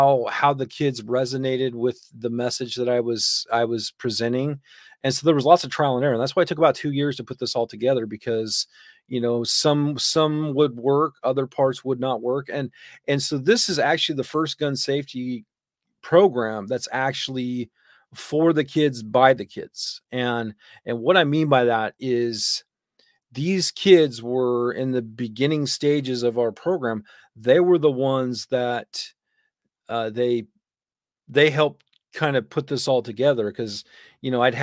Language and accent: English; Oregon, United States; And I'm very blessed to where I grew up in Oregon.